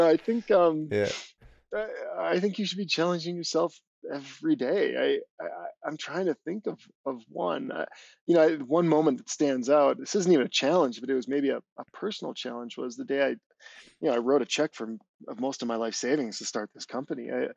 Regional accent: Wisconsin, United States; I grew up in Wisconsin, right? If there was a snowstorm or a tornado, you know, we'd go help our neighbors.

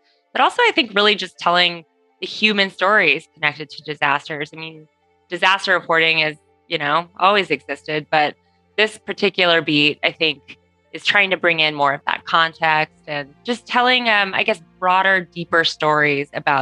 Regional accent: California, United States; But I, as you know, as a Californian, going into autumn is really when those risks start to peak anyway.

